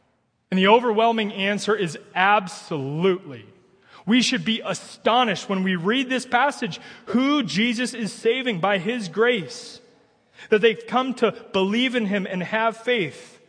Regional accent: Midwest, United States; maybe because we're from the Midwest

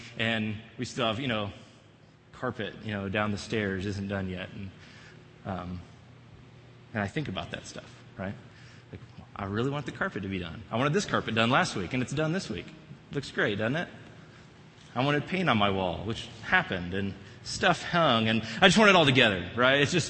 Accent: Texas, United States; now in Colorado, United States; we moved to Colorado about 7 months ago, and I was really excited about Colorado summers. Right? I came from Texas, so outside feels great, inside feels great.

